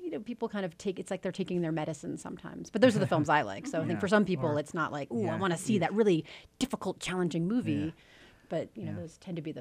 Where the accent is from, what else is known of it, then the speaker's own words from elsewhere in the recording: New York, United States; Well, I mean, as a New Yorker, how can you not love Neil Simon?